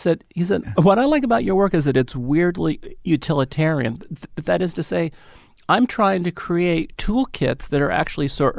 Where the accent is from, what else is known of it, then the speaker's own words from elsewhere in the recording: San Francisco, California, United States; You know, I grew up in San Francisco, and on, I think, KNBR, you know, they would have from 8 a.m. till 12 noon all the great stand-ups of that time